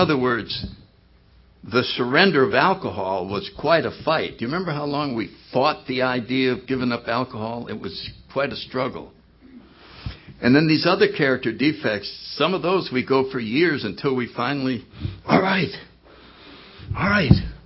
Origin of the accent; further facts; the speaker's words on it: Connecticut, United States; I give you 49 states, God. I got Connecticut. I grew up in Connecticut.